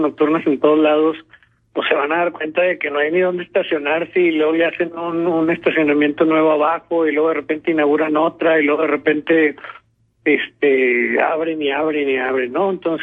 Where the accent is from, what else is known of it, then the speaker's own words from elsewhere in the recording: Mexico; nosotros como mexicanos somos retecopiones y vamos a pasar lo mismo